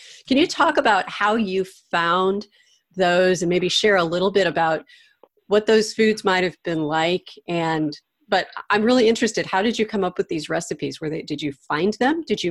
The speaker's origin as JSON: {"language": "English", "town": "St. Louis", "region": "Missouri", "country": "United States", "said": "Mainly, I'm from St. Louis. He's from St. Louis."}